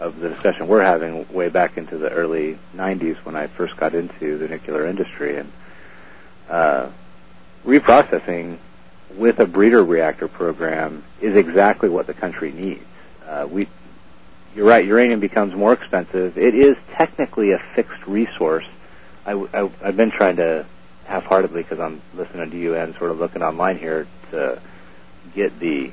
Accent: Santa Cruz, California, United States; I'm kind of an environmentalist at heart. I guess growing up in Santa Cruz, it sort of clings to you like a disease or something.

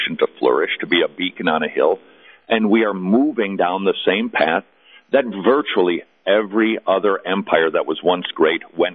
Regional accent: United States; and I'm an American, so I can say this

